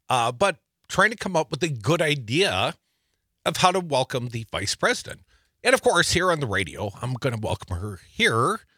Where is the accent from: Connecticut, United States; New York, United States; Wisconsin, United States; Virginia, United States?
Wisconsin, United States; Madison; She's coming to Madison, my hometown, next Wednesday.